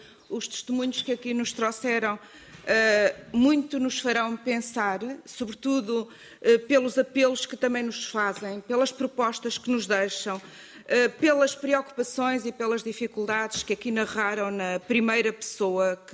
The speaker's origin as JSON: {"language": "Portuguese", "region": "Centro", "country": "Portugal", "said": "Eu sou uma portuguesa do centro do país, do interior, também não sou da área urbana"}